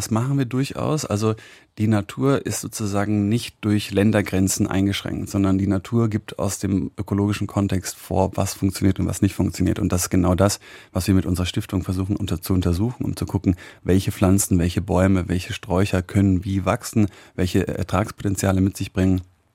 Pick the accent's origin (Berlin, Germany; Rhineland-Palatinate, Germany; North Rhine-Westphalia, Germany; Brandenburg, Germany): Brandenburg, Germany; Madlitz; Also ich meine, ich bin halt bei uns auf dem Betrieb groß geworden. Ne? Kurz nach der Wende war ich 8 und habe dann irgendwann meine komplette freie Zeit irgendwie in Madlitz verbracht